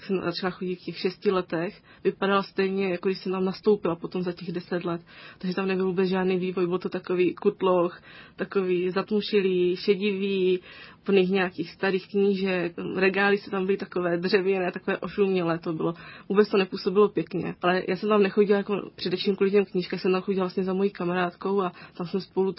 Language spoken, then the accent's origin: Czech; Černotín, Olomouc Region, Czechia; tak jsem vlastně přišla pozici knihovnice u nás v Černotíně.